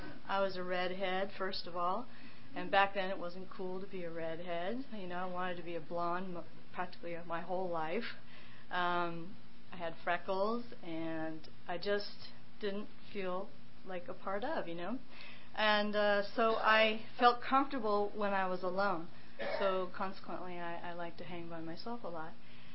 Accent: Saratoga, California, United States; Well, I grew up in Saratoga, as it says, and I grew up in the hills, and as a child, I was a real isolator from the get-go.

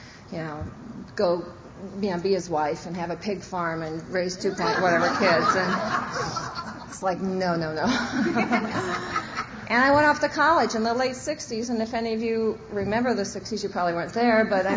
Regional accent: Iowa, United States; And I grew up in Iowa, which was kind of... Actually, it's kind of like here a little bit. And I was embarrassed about being from Iowa from the moment I knew I was from Iowa, you know.

